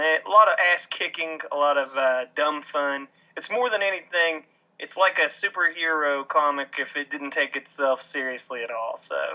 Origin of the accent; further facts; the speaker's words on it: West Virginia, United States; I grew up in West Virginia. There were no comic stores anywhere.